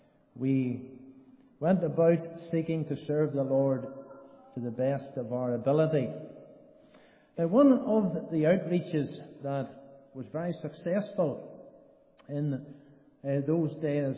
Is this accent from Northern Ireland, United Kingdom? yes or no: yes; Portadown, Northern Ireland, United Kingdom; we grew up in Bethany together in our church in Portadown